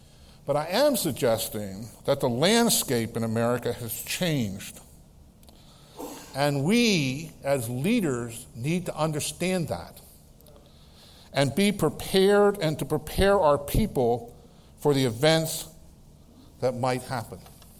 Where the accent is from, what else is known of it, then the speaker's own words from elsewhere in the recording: United States; Now, I'm an American. I'm proud to be American.